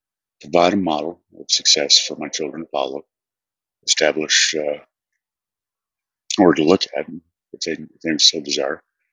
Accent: Texas, United States; But I wasn't born Jewish or anything. I'm from West Texas.

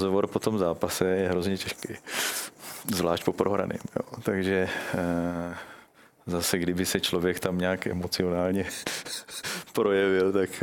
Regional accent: Olomouc, Olomouc Region, Czechia; jsem z Olomouce, jsem místní, tak k tomu mám určitý vztah.

